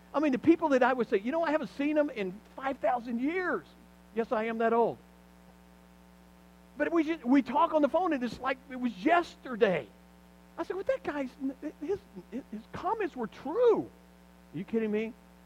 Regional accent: Alabama, United States; I grew up in South Alabama. There wasn't anything going on. No one in my family had ever gone to college.

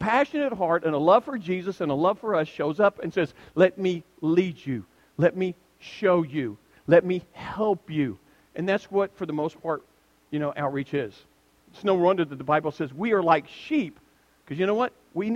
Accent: Alabama, United States; now in Oklahoma, United States; I grew up in Alabama, live in Oklahoma, and I want to fish in Colorado.

